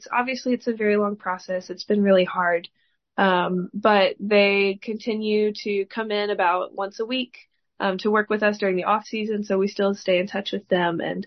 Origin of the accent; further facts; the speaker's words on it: Greenwood, South Carolina, United States; I'm from a smaller town called Greenwood, which is about an hour south.